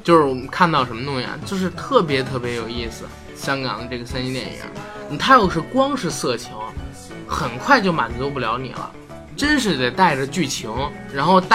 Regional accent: China; 我们作为孩子，作为大陆人，我们也没见过。

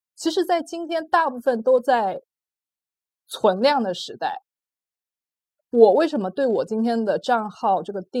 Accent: China; 另外就是我们中国人对于钱的态度是非常的拧巴的

